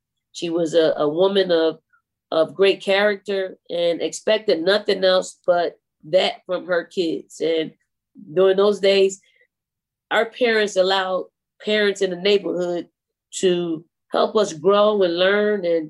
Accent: Philadelphia, Pennsylvania, United States; Well, I grew up in Philadelphia, North Philly, specifically in the housing projects called the Raymond Rosen Housing Projects.

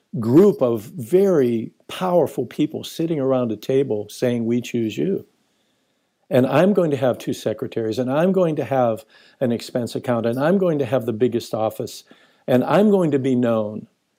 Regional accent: United States; from Coal Dust, USA.

